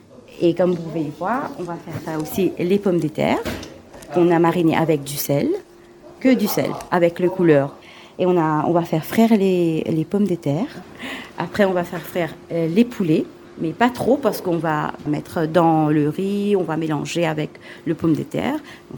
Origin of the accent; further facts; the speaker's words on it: Mauritius; Chez nous, à Maurice, on prépare le biryani plus précisément avec la cuisse de poulet.